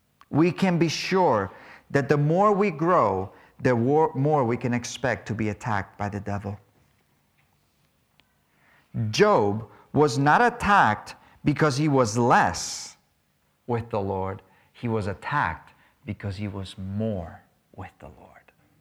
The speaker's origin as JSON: {"language": "English", "town": "Capdepera", "region": "Balearic Islands", "country": "Spain", "tie": "born or raised there", "said": "when I grew up in Capdepera, it was maybe, I don't know, 40 of us in the whole school."}